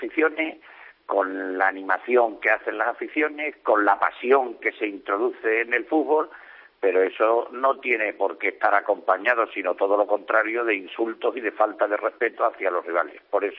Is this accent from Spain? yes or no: yes; Spain; me duele mucho como español, me duele mucho como aficionado al fútbol